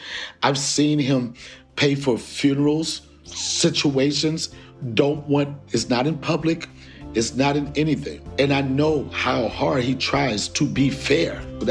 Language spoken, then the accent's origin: English; Washington, District of Columbia, United States; were acquaintances because we're both from Washington, D.C.